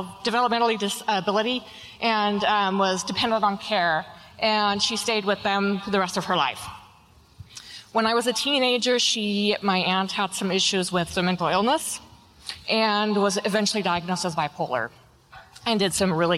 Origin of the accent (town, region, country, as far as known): Auburn, Washington, United States